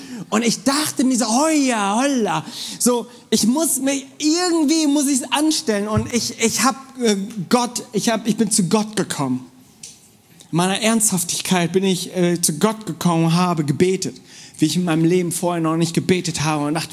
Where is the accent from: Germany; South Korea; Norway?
South Korea; Und bin ursprünglich Koreaner